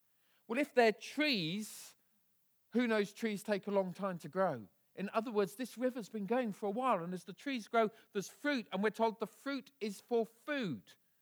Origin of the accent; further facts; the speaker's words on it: Bedford, East of England, United Kingdom; I was raised in Bedford, a town about 50 miles north of here.